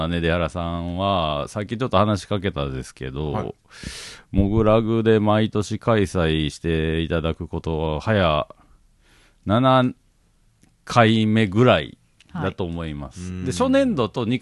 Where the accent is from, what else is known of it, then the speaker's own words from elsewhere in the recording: Kochi, Japan; 地元高知ではまあもともとラジオやってましたけど今テレビも出ててね、